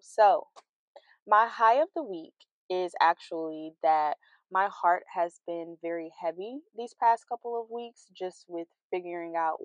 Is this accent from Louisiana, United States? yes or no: yes; Louisiana, United States; now in Texas, United States; I'm originally from Louisiana and I now live in Texas, but baby, I don't let go of them Louisiana roots.